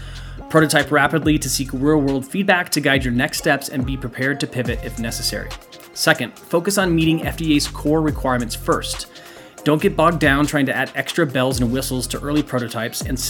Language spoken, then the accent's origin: English; Midwest, United States; Yeah, no, I'm a fellow Midwestern guy as well on the West Coast.